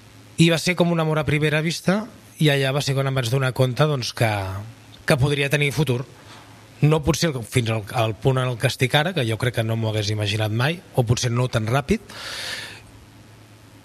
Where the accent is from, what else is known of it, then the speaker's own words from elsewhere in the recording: Barcelona, Catalonia, Spain; moved away as an adult; now in Arbúcies, Spain; amb 19 anys vaig marxar d'Horta i encara no he tornat.